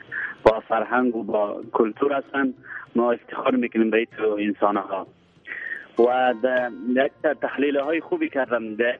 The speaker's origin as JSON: {"language": "Persian", "region": "Badakhshan", "country": "Afghanistan", "said": "از بدخشان هستم."}